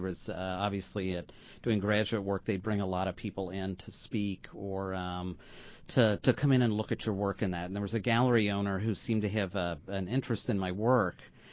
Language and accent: English; Cincinnati, Ohio, United States; also born or lived in New York City; now in Indianapolis, United States; That's why we moved here from New York City. I see. I grew up in Cincinnati, Ohio.